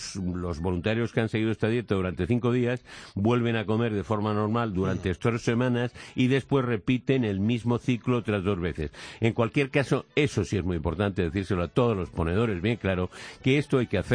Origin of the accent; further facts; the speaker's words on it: Madrid, Community of Madrid, Spain; yo como madrileño